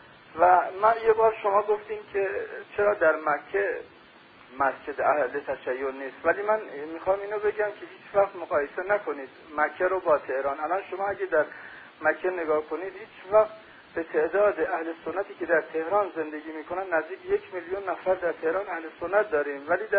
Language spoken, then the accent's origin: Persian; Sanandaj, Kurdistan, Iran; الان من خودم بچه سنندج هستم خب؟